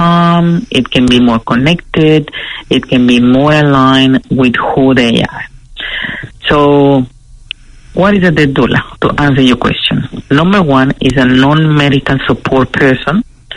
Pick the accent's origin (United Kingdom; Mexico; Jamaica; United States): Mexico; So I am originally from Mexico